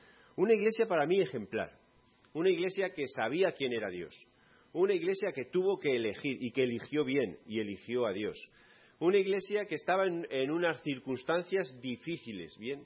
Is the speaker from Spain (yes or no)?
yes; Spain; Y los que somos españoles, criados españoles, educados españoles, en colegios españoles, y que hemos recibido la enseñanza española